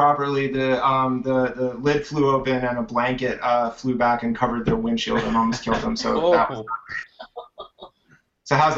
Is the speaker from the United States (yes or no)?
yes; United States; I'm pro, man. I'm from Delaware County.